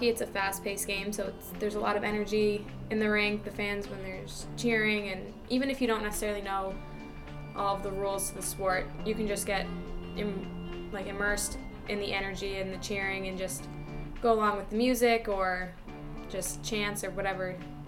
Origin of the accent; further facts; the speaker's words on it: Massachusetts, United States; So I know myself, I'm local. I'm from Massachusetts, so my family's always there.